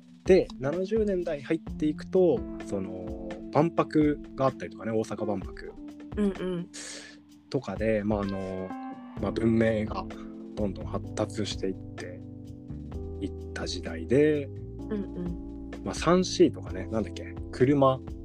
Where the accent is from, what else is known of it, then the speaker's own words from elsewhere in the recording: Yokohama, Kanagawa, Japan; 一応浜っ子なんだよ